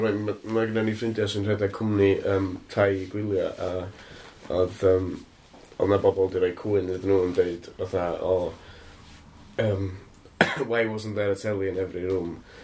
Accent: Wales, United Kingdom; A dwi'n Gymru hefyd. Dwi'n dod o Gymru.

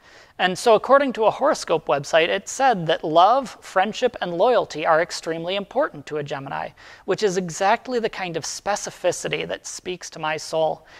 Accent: Illinois, United States; born there; Just because I was born in Illinois, it doesn't mean that I'm locked in for the rest of my life into rooting for the Bears or eating specific kinds of hot dogs

